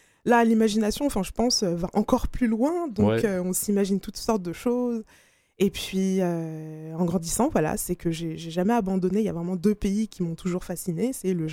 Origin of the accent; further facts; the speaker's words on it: Republic of the Congo; Alors moi, originellement, je viens du Congo.